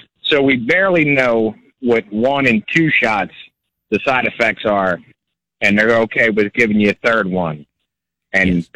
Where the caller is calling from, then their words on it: Milford, United States; in Milford.